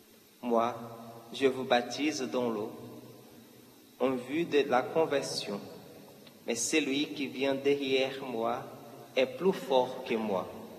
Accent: Brazil; French is a second language; now in France; Je suis brésilien et je suis là depuis un an et demi. Et c'est pour cela que j'ai cette accent

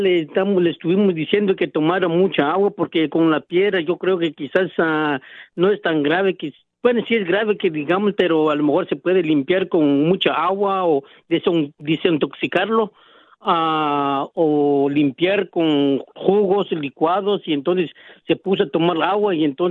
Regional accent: Guatemala; es de mi abuelito que está en mi país, allá en Guatemala.

